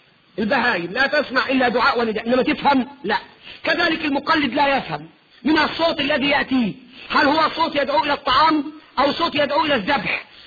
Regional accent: Egypt; في قاعدة عندنا في مصر ارجو ان لا تكون عندكم

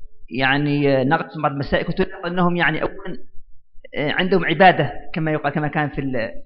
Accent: Mauritania; also born or lived in United Arab Emirates; أنا موريتاني، لكن أنا كنت مقيم في الإمارات وكنت إمام خطيب من العين

